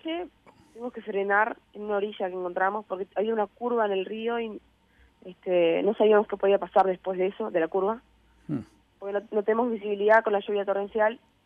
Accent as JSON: {"language": "Spanish", "region": "Artigas", "country": "Uruguay", "said": "Sí, de la ciudad de Artigas."}